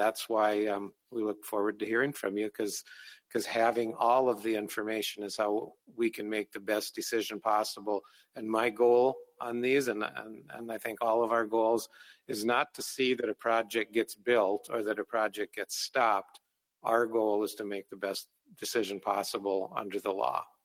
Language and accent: English; Hazen, North Dakota, United States; I'm a rancher from Hazen.